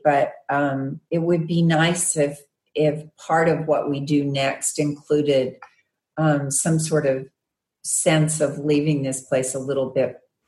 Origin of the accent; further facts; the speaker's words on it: Arkansas, United States; I'm from Arkansas, so West Memphis is in Arkansas.